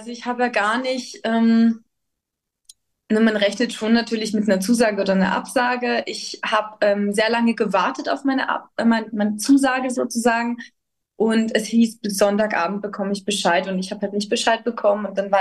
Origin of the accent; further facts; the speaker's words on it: Austria; Ich war ja immer schon ein großer Fan von der Kaiserin Elisabeth als Österreicherin.